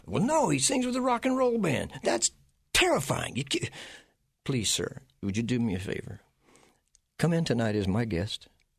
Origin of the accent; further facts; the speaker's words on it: Texas, United States; she rose up in Canada in a ballet company, and I grew up in Texas screaming and playing rock and roll.